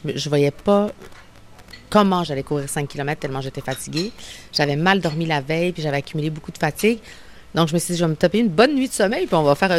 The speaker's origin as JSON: {"language": "French", "town": "Sainte-Foy", "region": "Quebec", "country": "Canada", "tie": "born or raised there", "said": "Tu sais, moi, j'ai grandi à Sainte-Foy. Lieu extraordinaire."}